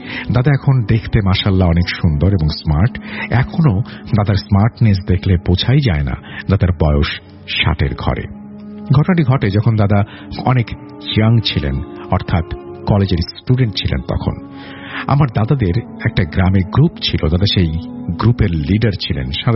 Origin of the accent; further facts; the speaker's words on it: Daulatpur, Khulna Division, Bangladesh; now in Dhaka, Bangladesh; বর্তমান ঠিকানা মিরপুর, পীরেরবাগ, 60 ফিট, ঢাকা। আমার গ্রামের বাড়ি কুষ্টিয়া জেলার দৌলতপুর থানার বাহিরমাদি সদরঘাট গ্রামে।